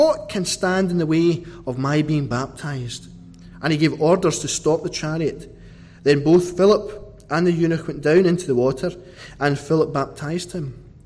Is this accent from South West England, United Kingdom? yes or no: no; Scotland, United Kingdom; I know as a Scotsman that that's quite unusual.